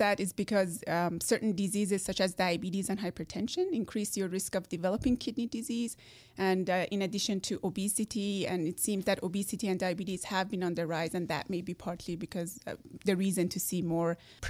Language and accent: English; Iran; English is a second language; moved away as an adult; also born or lived in Canada; now in United States; Originally Persian.